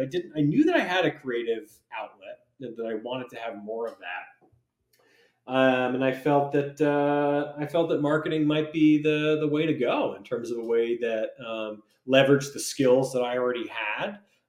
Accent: Vermont, United States; I'm originally from Vermont. So the Green Mountain State, always be a Vermonter. They don't have much of a summer up there.

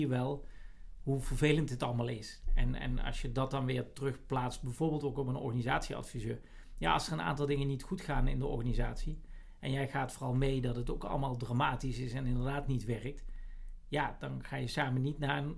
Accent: Netherlands; In plaats van, wat wij als Nederlanders in zijn algemeenheid zijn we natuurlijk redelijk direct en beginnen gewoon allerlei vragen te stellen.

